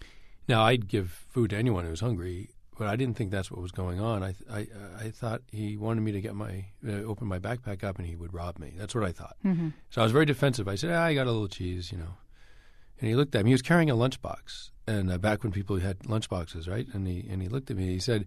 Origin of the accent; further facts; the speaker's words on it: Boston, Massachusetts, United States; I grew up in Boston. I'd never been west of the Hudson River, and I wanted to see this great country.